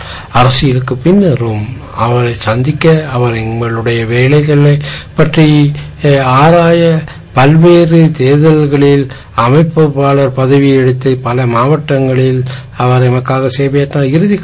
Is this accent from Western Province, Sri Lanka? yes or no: yes; Bandaragama, Western Province, Sri Lanka; நான் பண்டாரகம ஊரில் சேர்ந்தவன்